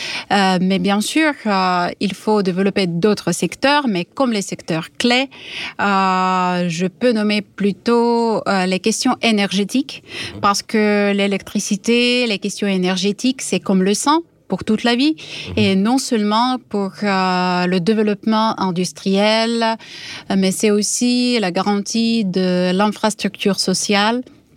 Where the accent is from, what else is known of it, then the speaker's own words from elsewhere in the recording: Perm, Perm Krai, Russia; de ma région natale, de Perm